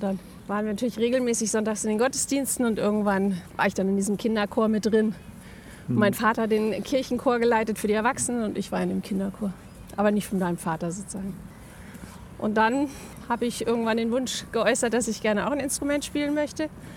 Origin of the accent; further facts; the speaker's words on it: Darmstadt, Hesse, Germany; da wo ich herkomme, in Darmstadt